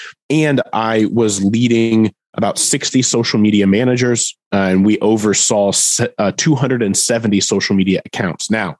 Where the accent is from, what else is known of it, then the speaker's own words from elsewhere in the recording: Indiana, United States; now in Nashville, United States; growing up in the Midwest, I'd never really heard of before, because I think the closest Lifeway store to me in Northeast Indiana is actually the one on Moody Bible Institute's campus in downtown Chicago.